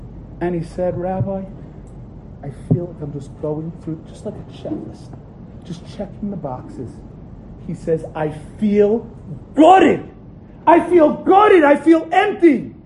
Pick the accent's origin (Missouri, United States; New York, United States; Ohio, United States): New York, United States; Staten Island; I grew up in Staten Island, New York. Back then, it was a community populated, our neighbors were Italians. Now it's becoming Hasidish.